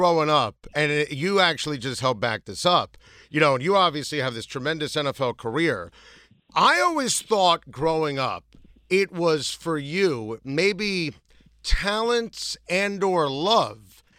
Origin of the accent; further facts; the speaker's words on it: New City, New York, United States; We grew up together in New City, New York.